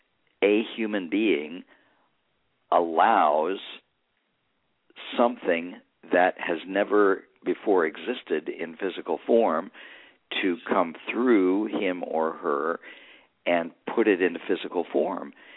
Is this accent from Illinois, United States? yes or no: no; Ohio, United States; I grew up in Ohio, and I went back actually for a reunion